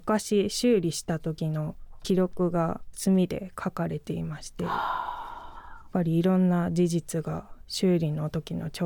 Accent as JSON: {"language": "Japanese", "region": "Fukuoka", "country": "Japan", "tie": "born or raised there", "lives_now": "Ota, Japan", "said": "私あの福岡生まれ福岡育ちで実家がありますので。"}